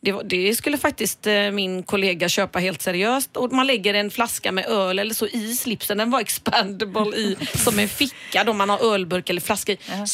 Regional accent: Olofstorp, Västra Götaland County, Sweden; Vi är ju från Olofstorp liksom. Vi uppfann White Trash där jag bor.

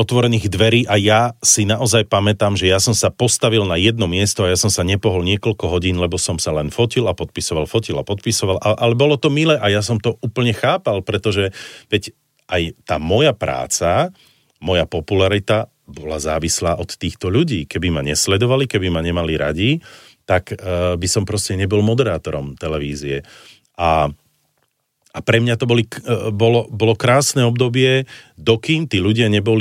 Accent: Banská Bystrica, Banská Bystrica Region, Slovakia; Ja som zase z Banskej Bystrice, čiže my vieme spievať, vieš, my vieme tak pekne tak ľubozvučne porozprávať, vieš.

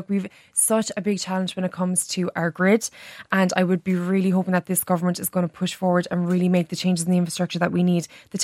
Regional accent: Mallow, Munster, Ireland; You'll see them in Mallow, my hometown.

